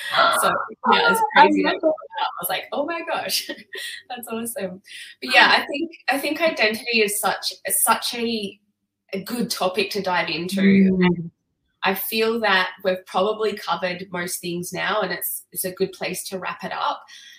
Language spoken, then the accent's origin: English; Burleigh Heads, Queensland, Australia; I said, oh, just Burleigh Heads. And she's, no, like, where are you actually from? And I was like, yeah, like, oh, do you mean where I was born? I was born in Australia. I'm like, Australian.